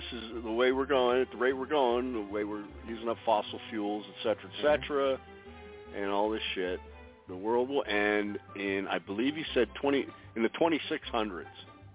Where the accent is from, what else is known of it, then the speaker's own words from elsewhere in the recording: Pennsylvania, United States; moved away; also born or lived in Columbus, Ohio; Beginning of 1983 is when I moved away from Pennsylvania.